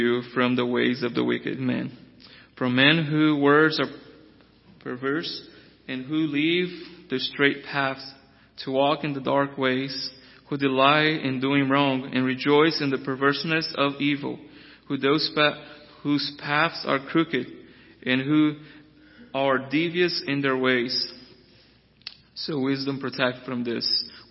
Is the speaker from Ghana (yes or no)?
no; Brazil; And as I was growing up in Brazil, my mom would always told me, do not run with this crowd.